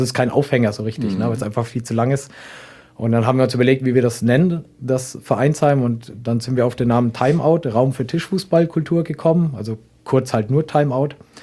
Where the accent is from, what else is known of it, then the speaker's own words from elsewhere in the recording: Bamberg, Bavaria, Germany; now in Braunschweig, Germany; wenn ich nach Bamberg zurückgehe, dann sagen sie, ich hätte meinen Dialekt verloren. Also es hat so, ich bin jetzt auch schon 10 Jahre hier oder über 10 Jahre.